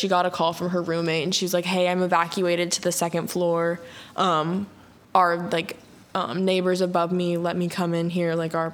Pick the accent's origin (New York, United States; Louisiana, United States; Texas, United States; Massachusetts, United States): Louisiana, United States; born there; I was born in Louisiana in 2005.